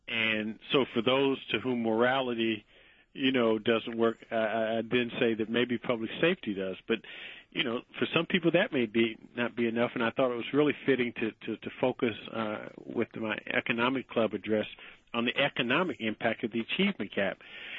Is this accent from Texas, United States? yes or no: no; Indiana, United States; I mean, I grew up in Butler Tarkington neighborhood. It was an integrated neighborhood even back in the 70s